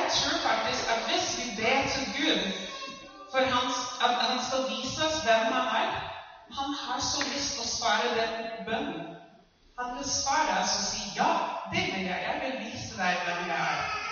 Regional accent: United States; Norwegian is a second language; now in Norway; Men jeg kommer fra USA, og jeg bodde her i Norge i snart 5 år.

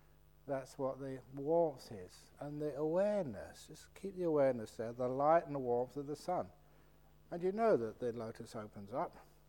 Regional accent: London, United Kingdom; growing up in London, parents were poor

